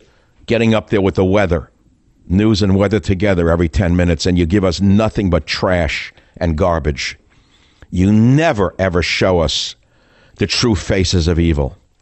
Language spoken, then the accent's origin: English; United States; You know, I look, I'm an American just as you are.